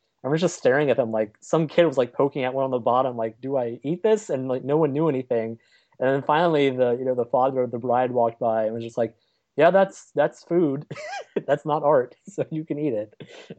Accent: the South, United States; Well, I mean, it's, you know, I'm from the South.

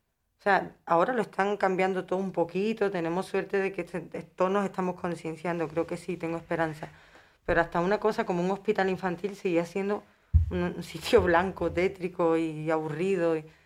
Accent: Écija, Andalusia, Spain; que está en mi pueblo, en Écija

